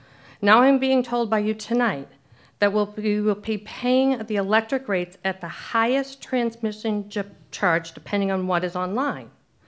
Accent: Deerfield, United States; I'm from Deerfield.

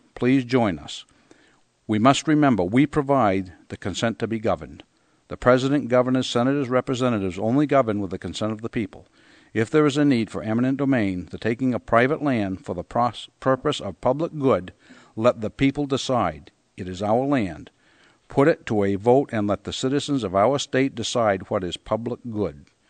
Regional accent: Stewartstown, New Hampshire, United States; I come from Stuartstown, New Hampshire.

